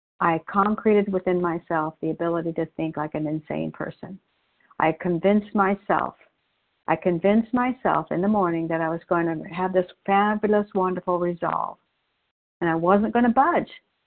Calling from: Oregon, United States; I'm a recovered compulsive overeater, and I'm calling in from Oregon today.

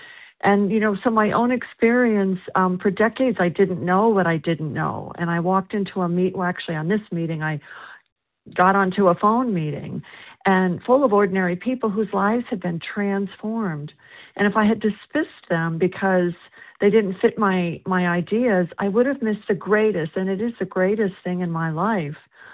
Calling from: South Carolina, United States; I'm calling from South Carolina.

